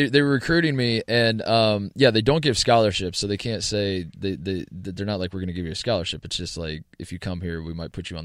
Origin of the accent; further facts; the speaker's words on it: Brownsburg, Indiana, United States; I grew up in Indianapolis, the west side of Indianapolis, Brownsburg, Indiana. It's most famous for being the home of Gordon Hayward now.